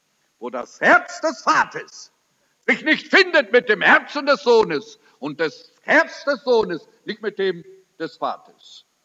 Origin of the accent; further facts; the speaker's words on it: Durban, KwaZulu-Natal, South Africa; Bei uns in Durban, am Indischen Ozean, haben sie jetzt herausgegeben, dass 27% der Frauen AIDS haben.